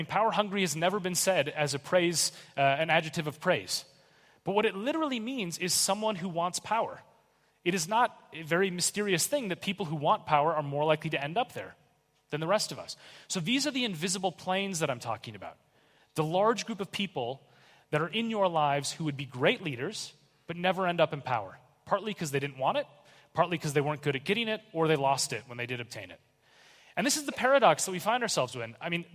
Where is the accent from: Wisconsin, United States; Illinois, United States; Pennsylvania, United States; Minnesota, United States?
Minnesota, United States; Minneapolis; born or raised there